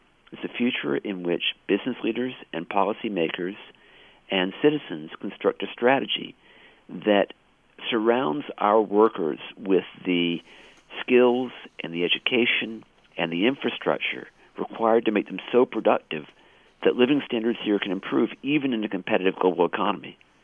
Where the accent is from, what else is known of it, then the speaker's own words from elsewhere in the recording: United States; As an American, I certainly wish that businesses would be attracted here simply out of patriotism.